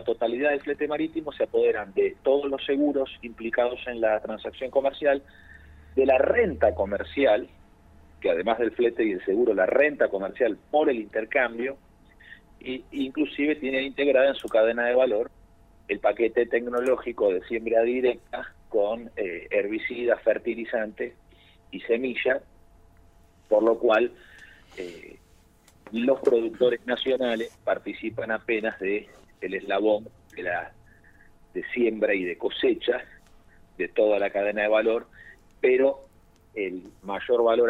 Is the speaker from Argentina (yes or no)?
yes; Argentina